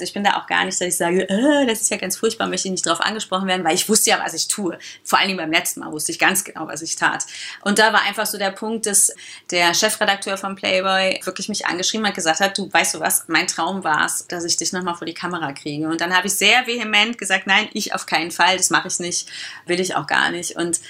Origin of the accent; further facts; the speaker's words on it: Cologne, North Rhine-Westphalia, Germany; wie als Kölnerin, wie Karneval ist